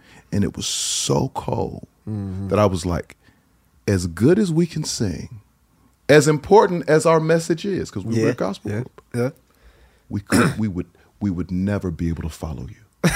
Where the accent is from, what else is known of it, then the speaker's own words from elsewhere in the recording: Maryland, United States; we're from Maryland, and then one of the little girls, Fallon, she was actually from Baltimore.